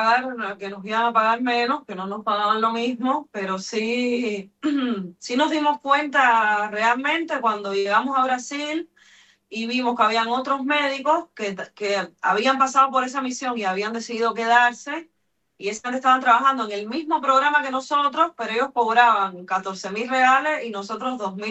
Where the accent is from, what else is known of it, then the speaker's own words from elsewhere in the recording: Cuba; que nos dicen a nosotros que sí somos cubanos